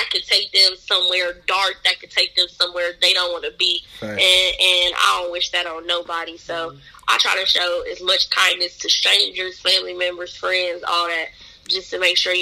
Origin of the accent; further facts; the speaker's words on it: Phoenix, Arizona, United States; I am from Arizona, Phoenix, to be exact.